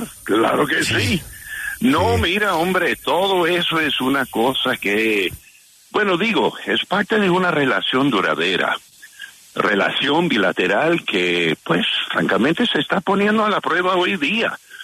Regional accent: New York, United States; Spanish is a second language; El colombiano es maravilloso y yo soy neoyorquino. Y no conocí el mundo latino hasta los 30 años cuando me hice diplomático.

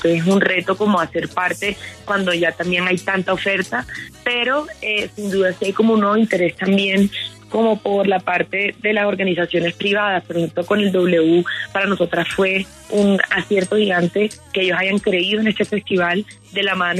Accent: Colombia; Somos 6 cantautores colombianas

